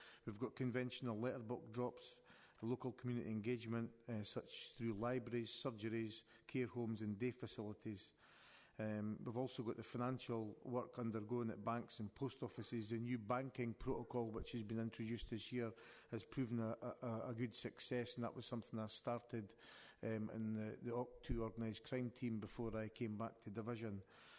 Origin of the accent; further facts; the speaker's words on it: Scotland, United Kingdom; I'm born and bred in Midlothian, so I've got that at heart.